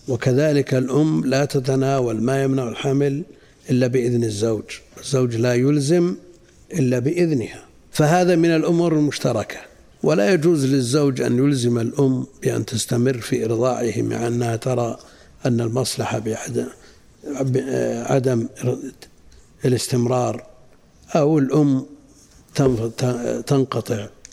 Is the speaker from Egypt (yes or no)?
no; Najd, Saudi Arabia; وهذا مستفيض عندنا في نجد، ويمكن في الحجاز